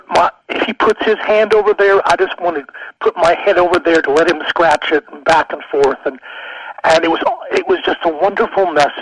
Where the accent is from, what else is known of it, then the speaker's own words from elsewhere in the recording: Salina, Kansas, United States; I grew up in Salina, Kansas, and I was baptized as a child into the Episcopal Church, and grew up at the cathedral parish there.